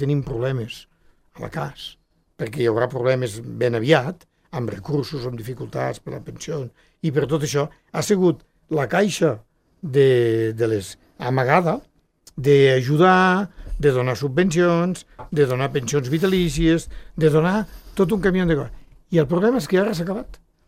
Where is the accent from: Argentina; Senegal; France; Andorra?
Andorra; com a ciutadà andorrà, em vaig sentir vergonyit